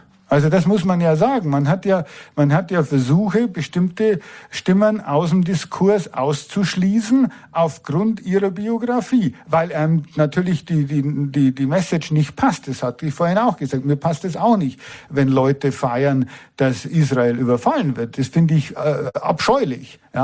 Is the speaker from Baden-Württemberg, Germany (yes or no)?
no; Regensburg, Bavaria, Germany; Ich bin aus Regensburg.